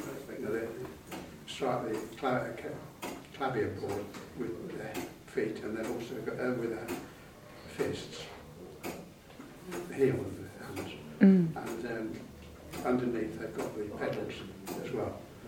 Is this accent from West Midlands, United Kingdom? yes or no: yes; Coventry, West Midlands, United Kingdom; also born or lived in Scotland; No, I left there when I was 18 months old.